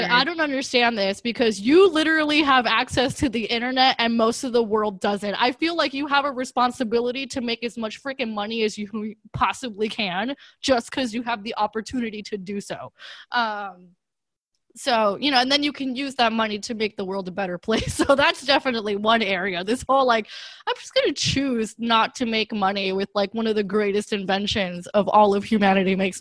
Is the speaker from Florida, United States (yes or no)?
yes; Miami, Florida, United States; my parents are immigrants and I grew up in Miami where, you know, we're all mostly people of color.